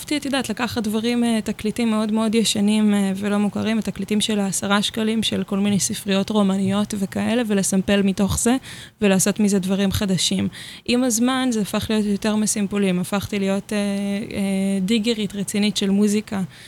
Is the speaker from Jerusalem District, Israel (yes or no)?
yes; Jerusalem, Jerusalem District, Israel; בירושלים. שזאת העיר שאני גרה בה וגם גדלתי בה, ואני לא רואה את עצמי עוזבת כרגע את העיר עוברת למקום אחר.